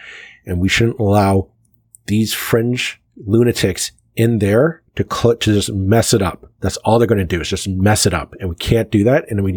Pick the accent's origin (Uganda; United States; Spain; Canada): Canada